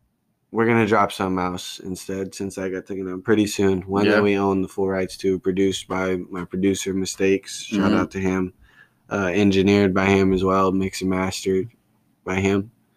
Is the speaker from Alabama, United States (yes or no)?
no; California, United States; Maybe that's what throws me off because I was raised in California and it's just a different aesthetic.